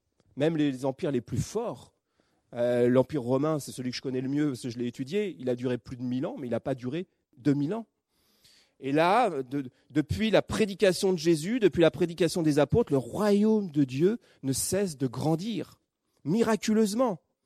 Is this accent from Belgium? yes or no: no; France; si on prend, nous, en tant que Français, notre référence, ça va être la baguette.